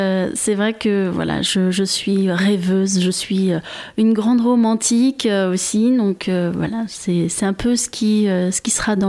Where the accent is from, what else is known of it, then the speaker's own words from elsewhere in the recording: Le Mans, Pays de la Loire, France; born there; also born or lived in Strasbourg; Je suis née donc au Mans.